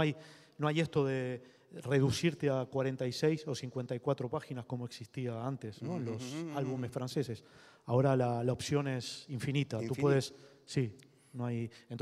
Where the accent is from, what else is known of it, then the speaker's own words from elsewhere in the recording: Argentina; also born or lived in Barcelona / Cádiz; now in Madrid, Spain; soy argentino y vivo en España hace 25 años. He vivido en Barcelona y ahora vivo en Madrid. He vivido en Cádiz, en el sur.